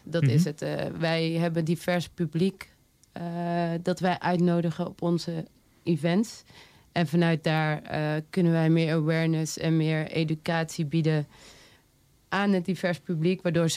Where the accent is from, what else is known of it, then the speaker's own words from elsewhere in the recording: Tilburg, North Brabant, Netherlands; also born or lived in Paramaribo, Suriname; now in Amsterdam, Netherlands; Ik ben geboren in Paramaribo. Opgegroeid in Tilburg. En ik woon nu al een aantal jaartjes hier in Amsterdam. Ik ben 31 jaar.